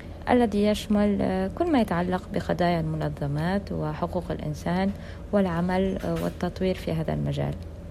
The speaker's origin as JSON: {"language": "Arabic", "town": "Damascus", "region": "Damascus Governorate", "country": "Syria", "moved": "yes", "lives_now": "Lyon, France", "said": "أنا سورية وأتيت إلى فرنسا من دمشق في عام 2013. أسكن في مدينة ليون"}